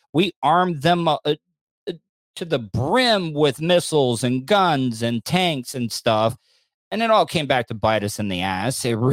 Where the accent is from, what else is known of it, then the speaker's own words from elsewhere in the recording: United States; I agree, but I'm just telling you, as an American, we only do things that interest us.